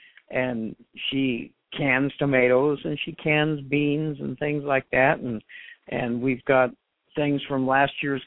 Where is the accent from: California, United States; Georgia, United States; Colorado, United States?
Colorado, United States; You know, I grew up in Colorado.